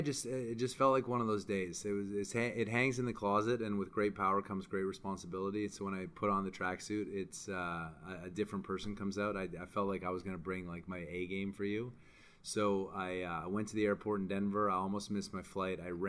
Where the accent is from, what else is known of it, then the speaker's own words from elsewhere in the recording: Calgary, Alberta, Canada; also born or lived in New York, United States; So I grew up, I was born in New York, I grew up in Calgary, so hence my dual citizenship.